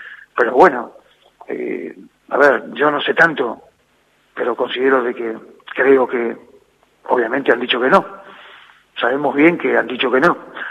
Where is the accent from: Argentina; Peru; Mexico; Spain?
Argentina; como argentino